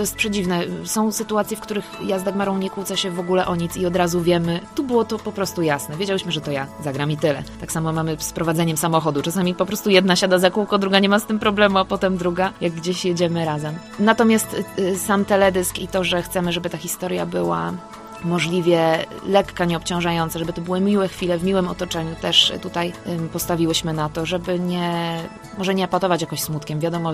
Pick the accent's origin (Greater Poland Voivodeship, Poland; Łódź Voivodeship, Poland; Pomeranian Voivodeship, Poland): Greater Poland Voivodeship, Poland; Poznań; Ja jestem poznanianką, więc cieszę się, kiedy można fajne rzeczy robić we własnym sosie i promować siebie gdzieś tam lokalnie.